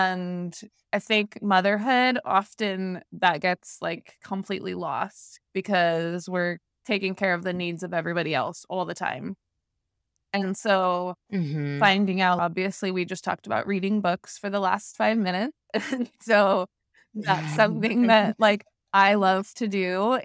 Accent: California, United States; I'm from Northern California, like Humboldt County, really far in the woods.

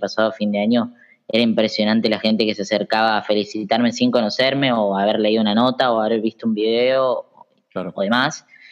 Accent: Junín, Buenos Aires Province, Argentina; Soy un chico de Junín. Soy una masculinidad trans. Y tengo 22 años.

